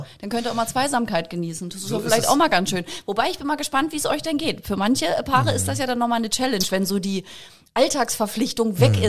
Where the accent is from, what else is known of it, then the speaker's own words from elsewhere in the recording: Berlin, Germany; born there; Denn wir sind in der Hauptstadt ja beide geboren